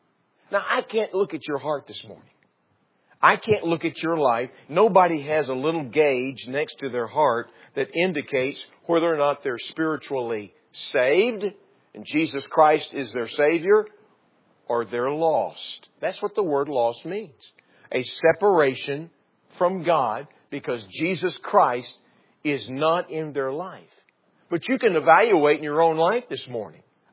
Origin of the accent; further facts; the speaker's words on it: Texas, United States; I'm a Texan, and so I grew up watching the old Westerns